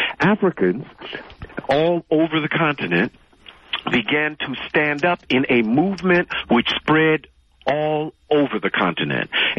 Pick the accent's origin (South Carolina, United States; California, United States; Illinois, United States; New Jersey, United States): California, United States; Oakland; I grew up in Tasfarenga, which is right down the street from one of the Panthers' offices. Went to Highland Elementary School and Oakland High School.